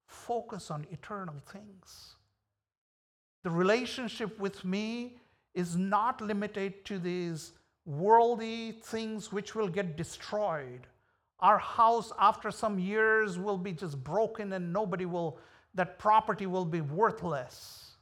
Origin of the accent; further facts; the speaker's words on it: India; English is a second language; You know, when I was growing up in India, in the college, I was, you know, studying